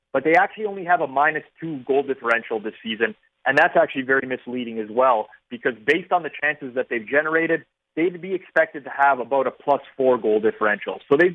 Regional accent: Canada; I'm Canadian.

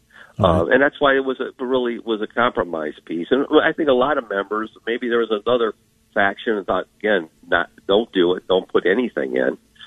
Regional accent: United States; I'm not afraid of them because I'm an American, and I believe in America

